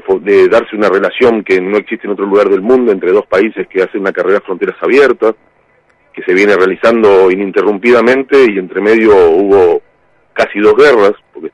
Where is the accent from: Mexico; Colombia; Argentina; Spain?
Argentina; Tierra del Fuego; para los que somos fueguinos, es muy difícil no tener un amigo chileno, casi imposible.